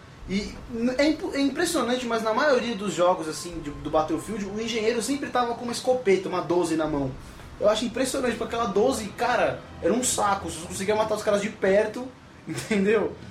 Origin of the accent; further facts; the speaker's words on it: Minas Gerais, Brazil; lá em Minas Gerais, porque como eu sou mineiro, eu passei um tempo lá